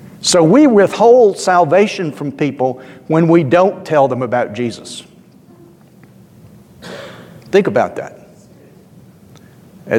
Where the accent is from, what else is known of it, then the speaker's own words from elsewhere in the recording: Columbus, Georgia, United States; I grew up in Columbus, Georgia.